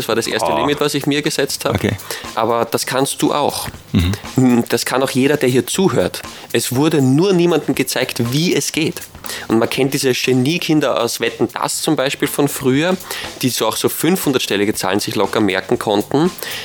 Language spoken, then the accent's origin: German; Wiener Neustadt, Lower Austria, Austria; wie ich schon gesagt habe, bin aus Wiener Neustadt, also gleich aus der Umgebung